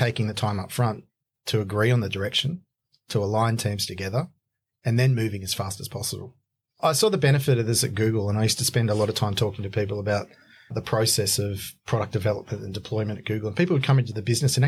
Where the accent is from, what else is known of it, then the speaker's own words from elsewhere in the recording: Australia; I'm Australian. It's definitely one of our national sports. So I come from an immigrant family and I'm first generation.